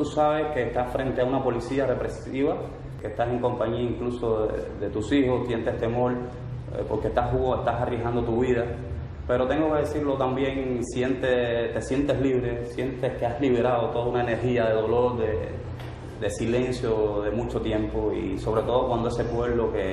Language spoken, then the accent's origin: Spanish; Cuba; nos da la oportunidad de identificarnos no solamente como cubanos